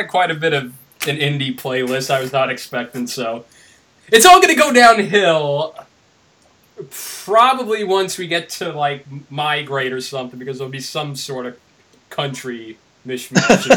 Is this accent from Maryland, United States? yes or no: no; Levittown, New York, United States; We're going to have some more stories here from people around my hometown of Levittown, New York, doing podcasts.